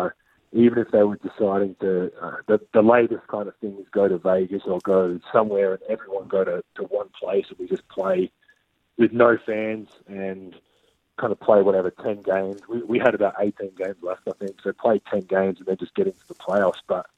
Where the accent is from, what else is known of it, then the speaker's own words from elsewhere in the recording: Adelaide, South Australia, Australia; Renee's from Melbourne, I'm obviously from Adelaide